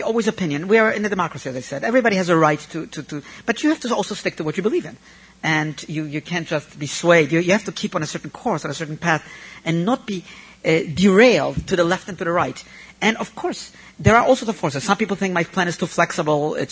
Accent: Bronx, New York, United States; I grew up in the Bronx. And, when you grow up in the Bronx and you're not wealthy and you live in the neighborhoods, you get to appreciate New York.

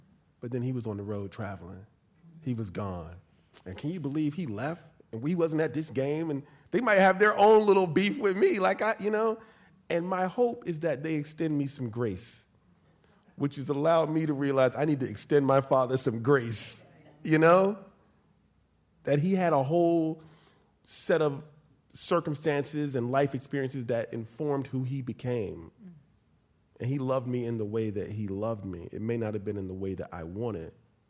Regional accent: New York City, New York, United States; born there; When I was 3 years old, we lived on 112th and Morningside in New York City. I was born in St. Luke's Hospital.

